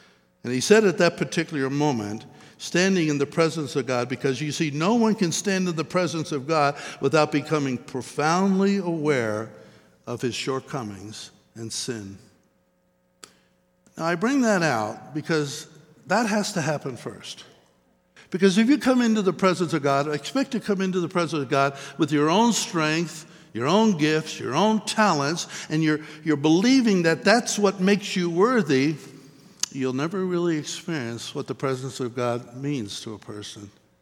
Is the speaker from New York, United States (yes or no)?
no; Pennsylvania, United States; In 1971, I was invited to Colorado for the first time. Never been here before. I'm from Pennsylvania. I was in California at the time.